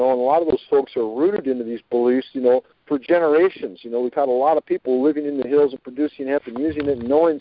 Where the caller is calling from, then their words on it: Oregon, United States; Well, since I'm calling from Oregon, are you able to tell me if there are any other callers from Oregon on at the present moment?